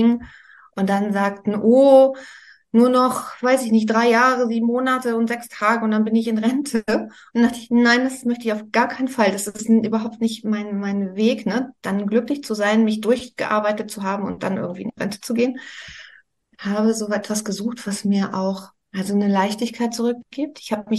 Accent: Rostock, Mecklenburg-Vorpommern, Germany; ich komme gebürtig aus Rostock und ich bin genauso in die Wendezeit reingekommen, da war ich 16

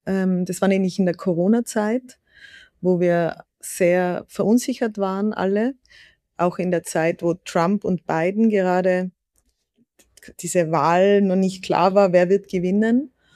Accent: Austria; als Europäerin, als Österreicherin

